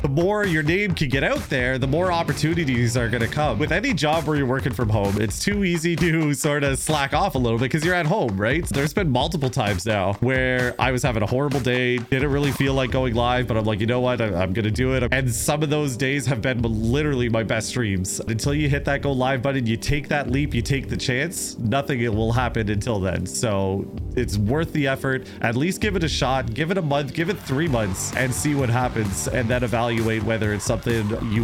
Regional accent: Pendleton, Ontario, Canada; So I grew up in a little town in Ontario called Pendleton, a little tiny town on a horse farm.

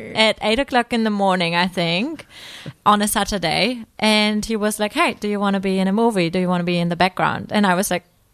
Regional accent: Germany; I'm from Germany.

